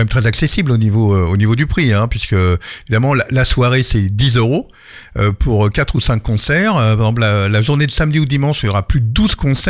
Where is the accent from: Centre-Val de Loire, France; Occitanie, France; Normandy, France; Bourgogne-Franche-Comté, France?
Normandy, France; Le Havre; On est du Havre, on a un super beau festival, ça se passe l'été